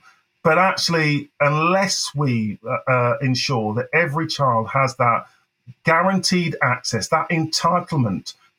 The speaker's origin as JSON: {"language": "English", "region": "England", "country": "United Kingdom", "tie": "born or raised there", "said": "as a second generation black boy growing up in England"}